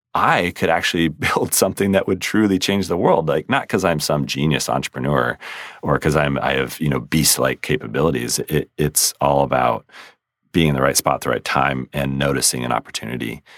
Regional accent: United States; born there; And I was born in America, you know, and I was born to parents who, you know, didn't get divorced.

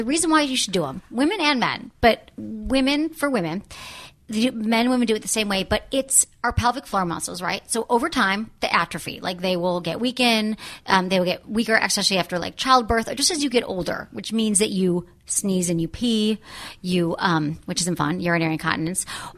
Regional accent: Michigan, United States; Because I'm from Michigan.

